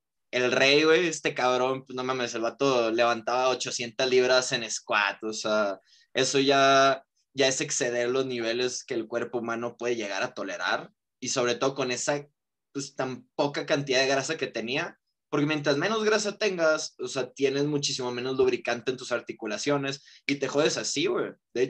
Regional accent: Sonora, Mexico; Regresé, entrené todo un año allá en mi pueblito en Sonora.

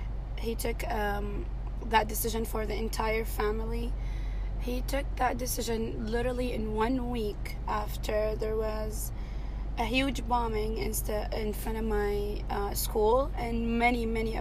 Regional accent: Syria; English is a second language; I'm from Syria originally. I was born and raised in Syria. I went to school there, and I actually lived in the war.

